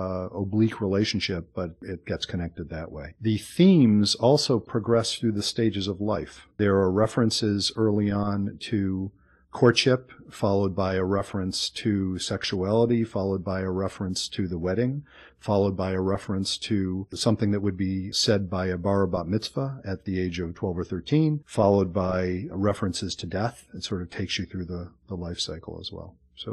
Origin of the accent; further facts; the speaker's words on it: United States; As an American Jew, we so partake in our surroundings, and it's quite traditional to do that.